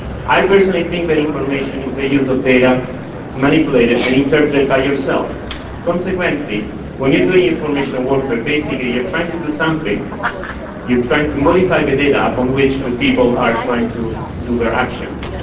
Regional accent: Italy; English is a second language; As you can hear from my accent, I'm actually not from Britain, but I'm actually from Italy

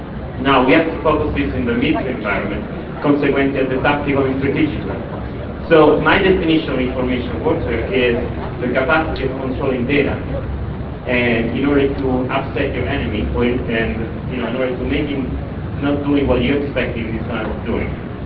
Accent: Italy; English is a second language; As you can hear from my accent, I'm actually not from Britain, but I'm actually from Italy

